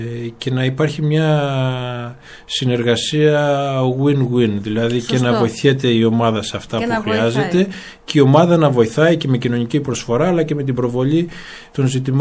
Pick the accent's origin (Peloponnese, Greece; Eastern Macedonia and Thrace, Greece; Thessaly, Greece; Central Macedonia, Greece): Peloponnese, Greece; Tripoli; ότι επειδή είμαι από την Τρίπολη θα έπρεπε το Πανεπιστήμιο να είναι εδώ